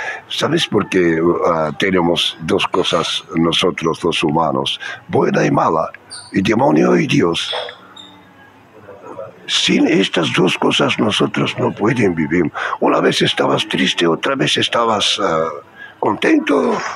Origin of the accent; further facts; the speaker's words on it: Bulgaria; Spanish is a second language; now in Sabadell, Spain; Soy de Bulgaria.